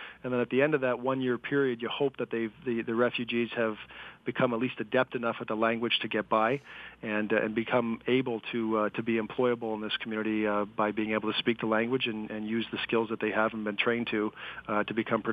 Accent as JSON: {"language": "English", "country": "Canada", "said": "me as a Canadian and as a leader of this community"}